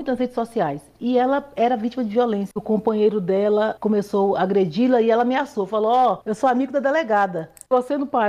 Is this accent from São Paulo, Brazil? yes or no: no; Brasília, Federal District, Brazil; born there; Então, eu sou essa baiana nascida em Brasília. Eu sou filha de baianos, nasci em Brasília. Os pais vieram para cá em 1960. Então, pioneiros.